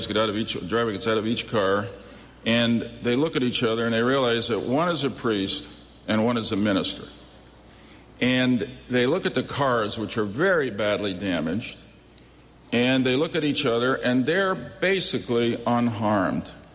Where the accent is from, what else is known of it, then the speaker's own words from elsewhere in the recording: Stamford, Connecticut, United States; Jim Kelly, who's a firefighter from my hometown of Stamford, Connecticut, has this unusual relationship where he shares Irish jokes with me.